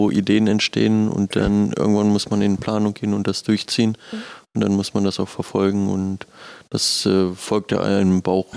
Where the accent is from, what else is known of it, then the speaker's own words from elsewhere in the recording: Germany; Als Deutscher natürlich Butter.